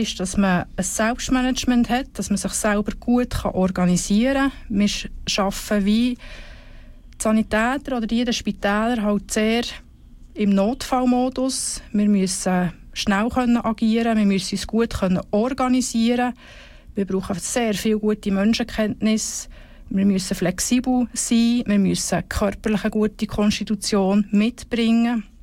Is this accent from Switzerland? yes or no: yes; Switzerland; bei uns in der Schweiz so, dass jede Gemeinde ihre eigenen Verordnungen und Richtlinien hat